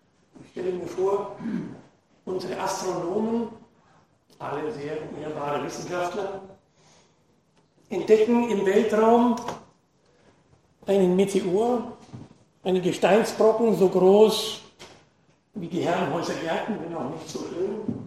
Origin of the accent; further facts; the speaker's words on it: Nuremberg, Bavaria, Germany; born there; ich bin in Nürnberg geboren, habe in Darmstadt an der TH das Diplom der Meteorologie erworben, habe an der TU in Berlin promoviert